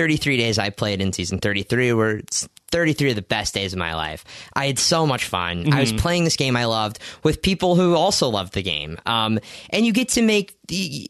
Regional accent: Oklahoma, United States; I'm a guy, I'm from Oklahoma, so I feel, you know, I have that Midwest

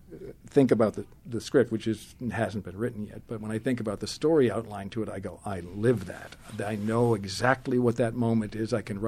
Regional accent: Massachusetts, United States; I grew up Catholic in Massachusetts.

